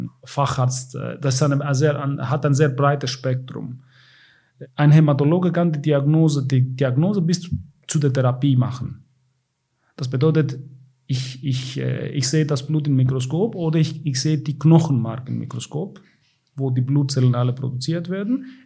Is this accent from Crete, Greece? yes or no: no; Thessaloniki, Central Macedonia, Greece; German is a second language; Mein Vater war in Griechenland Kardiologe, Chefarzt für Kardiologie in Thessaloniki, in meiner Heimatstadt.